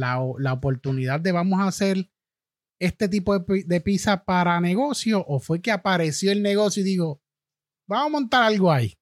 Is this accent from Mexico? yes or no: no; Manatí, Puerto Rico; now in Bayamón, Puerto Rico; Yo soy natural de Manatí, me mudé para acá, para Bayamón, hace muy poco